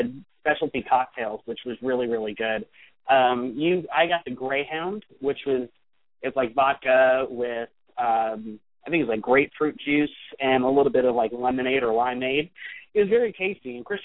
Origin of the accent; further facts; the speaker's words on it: Ireland; I got the fish and chips because I'm Irish